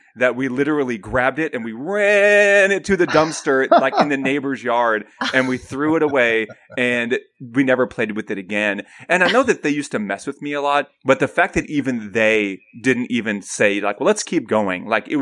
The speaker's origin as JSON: {"language": "English", "region": "Texas", "country": "United States", "said": "And I say y'all because I'm from Texas."}